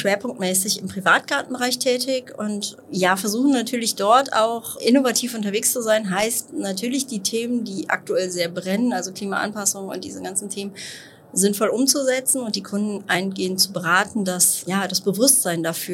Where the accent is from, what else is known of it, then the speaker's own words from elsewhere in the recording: Krefeld, North Rhine-Westphalia, Germany; Also ich komme aus Krefeld, gar nicht weit von hier.